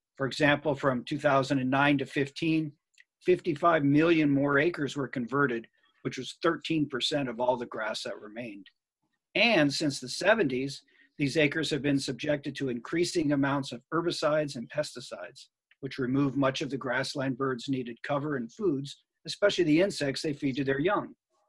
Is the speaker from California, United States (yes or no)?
no; Kansas, United States; And I came to know meadowlarks as a young boy growing up in Kansas.